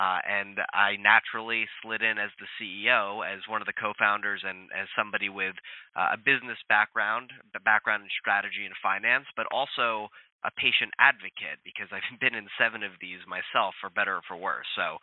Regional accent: New Jersey, United States; I'm from New Jersey originally, right outside of Manhattan.

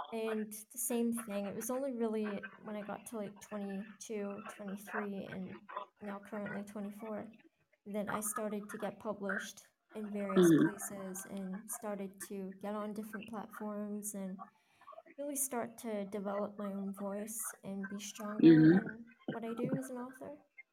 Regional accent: Scotland, United Kingdom; So I'm from Scotland, which is in the United Kingdom.

